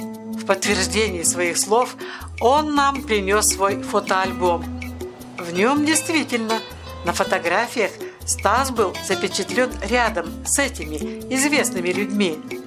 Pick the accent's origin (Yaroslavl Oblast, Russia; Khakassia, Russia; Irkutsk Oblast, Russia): Yaroslavl Oblast, Russia; Yaroslavl; Когда узнал, что я из Ярославля, очень оживился.